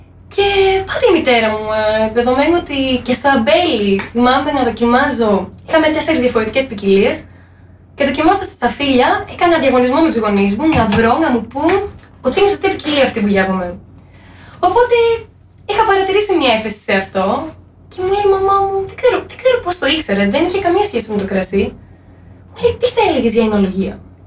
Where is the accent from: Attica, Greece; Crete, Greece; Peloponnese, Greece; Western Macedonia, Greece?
Crete, Greece; Heraklion; 25, λίγα σύντομος, και είμαι μισή από την Κρήτη και μισή από την Πελοπόννησο. Παρ' όλα αυτά έχω γεννηθεί και έχω μεγαλώσει στο Ηράκλειο.